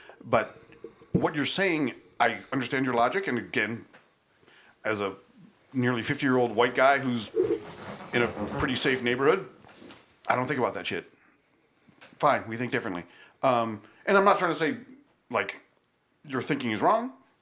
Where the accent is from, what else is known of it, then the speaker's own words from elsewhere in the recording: Buffalo, New York, United States; I'm from Buffalo. I can tell you that the SAFE Act in New York is a garbage law